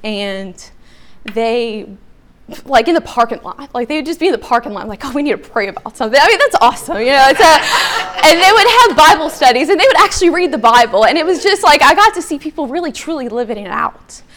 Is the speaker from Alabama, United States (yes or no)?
no; Baton Rouge, Louisiana, United States; I grew up in Baton Rouge, in that area.